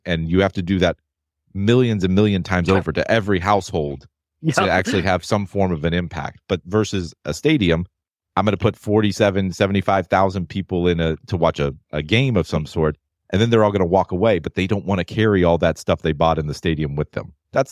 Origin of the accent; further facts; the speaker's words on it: Blacksburg, Virginia, United States; I grew up in Blacksburg, Virginia, so I'm a Virginia Tech Hokies fan.